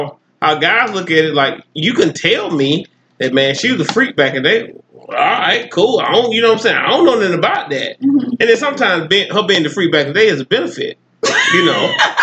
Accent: Valley, Alabama, United States; now in Huntsville, United States; I'm not from Huntsville, Alabama. I'm from Valley, Alabama.

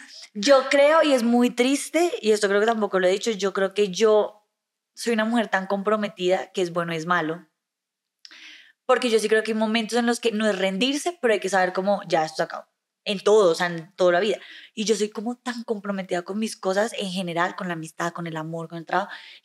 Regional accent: Cali, Valle del Cauca, Colombia; now in Miami, United States; porque los dos somos de Cali

